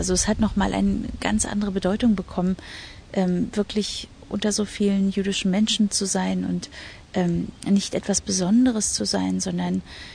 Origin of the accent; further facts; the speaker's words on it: Berlin, Germany; Ich bin hier in Berlin geboren. Das ist meine Heimatstadt. Ich bin hier zur Schule gegangen, in den jüdischen Kindergarten vorher und bin sozusagen hier in der jüdischen Gemeinde auch groß geworden.